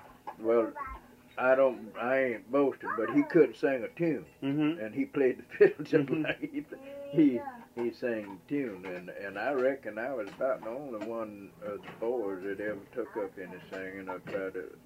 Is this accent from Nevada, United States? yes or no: no; Georgia, United States; I was born over here in Calhoun County. My mother and daddy's buried over there, but they moved to Georgia.